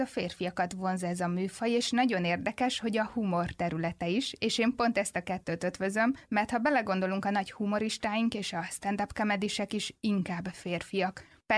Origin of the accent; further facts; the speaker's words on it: Ravazd, Győr-Moson-Sopron, Hungary; Egy kicsi faluban nőttem fel, Pannonhalma mellett Ravaszdon